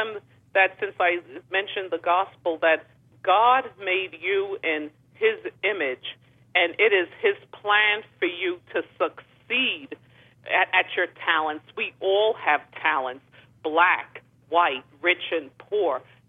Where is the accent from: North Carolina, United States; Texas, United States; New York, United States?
New York, United States; Bronx; also born or lived in Harlem; now in East Orange, United States; I was raised in the Bronx Housing Project. I lived in Harlem. Now I'm in East Orange.